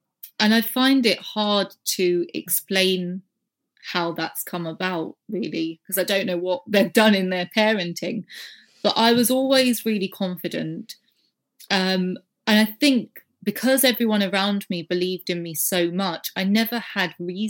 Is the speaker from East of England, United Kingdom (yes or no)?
yes; East of England, United Kingdom; born there; I was born in Essex.